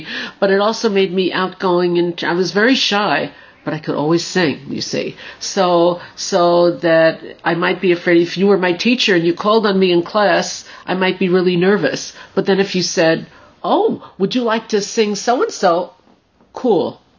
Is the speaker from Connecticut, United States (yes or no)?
no; New Hyde Park, New York, United States; also born or lived in Manhattan / Jamaica; Well, I was born in Manhattan. I grew up in Long Island in a town called New Hyde Park. But I also kind of grew up partly in Jamaica because I spent a lot of time with my grandparents.